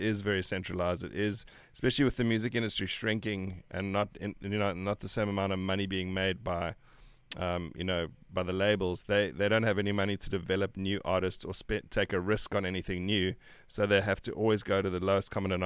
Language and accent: English; South Africa; now in United States; I come from South Africa, so coming into America in the first place, just to live here